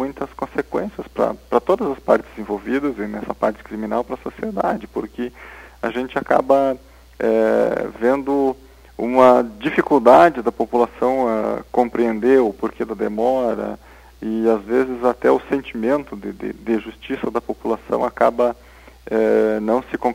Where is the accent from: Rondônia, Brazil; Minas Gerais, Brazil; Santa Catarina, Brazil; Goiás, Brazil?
Santa Catarina, Brazil; born there; moved away as an adult; Eu sou catarinense de nascimento e vim para o Rio Grande do Sul em razão do concurso, quando aprovado.